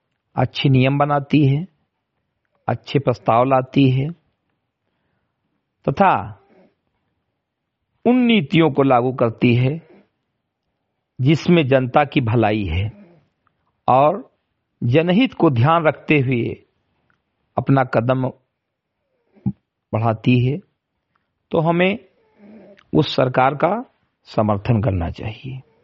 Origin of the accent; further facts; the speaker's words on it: Bahraich, Uttar Pradesh, India; ग्राम सभा समिति गठई विकासखंड मीनपुरवा जनपद बहराइच का मूल निवासी हूं